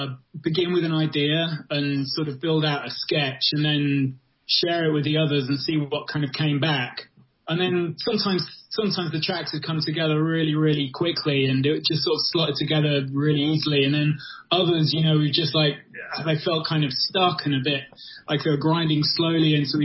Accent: United Kingdom; now in United States; Maybe it's because I'm British and living in America or something like that.

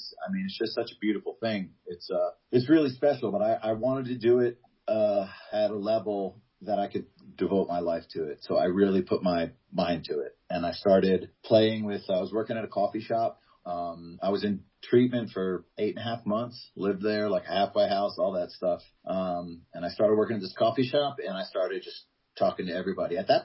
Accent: Georgia, United States; the fact that we're from Georgia, people think that we're like these hicks and it's just like, it's just not the case, man.

